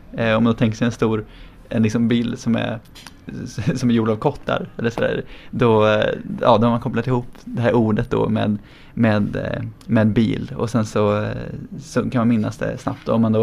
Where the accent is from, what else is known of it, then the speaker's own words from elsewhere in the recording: Skövde, Västra Götaland County, Sweden; Så jag ser mig själv gå igenom Skövde i Sverige där jag kommer ifrån, genom hela staden liksom